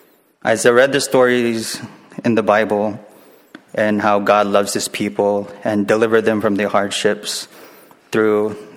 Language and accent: English; Philippines; born there; I was born in the Philippines with a Catholic background.